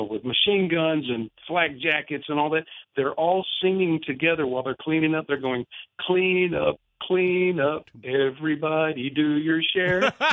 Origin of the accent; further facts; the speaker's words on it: Texas, United States; I grew up in Texas, but it's funny you hooked me with … for some reason.